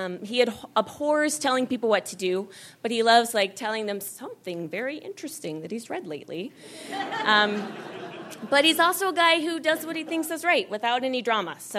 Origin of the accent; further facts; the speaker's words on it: Idaho, United States; I grew up in Idaho, but we would go down to Utah for BYU football games, and I went to a couple of girls' camps there and volleyball camps.